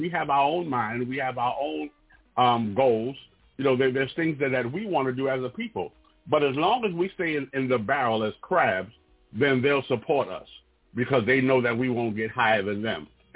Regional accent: New York, United States; I'm also from New York, don't live in New York anymore

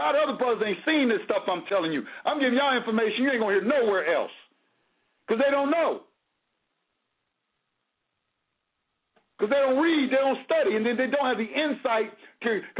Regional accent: Georgia, United States; I'm from Georgia. I know the Georgia statute codes and regulations pretty thoroughly.

